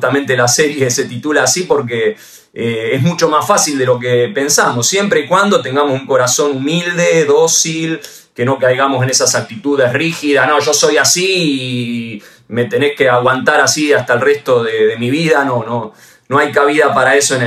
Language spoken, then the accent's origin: Spanish; Reggio Calabria, Calabria, Italy; Aclaramos que somos los dos italianos acá. Yo soy … de Reggio Calabria, ¿no? El sur de Italia. Ella Siniscalchi también de esa zona.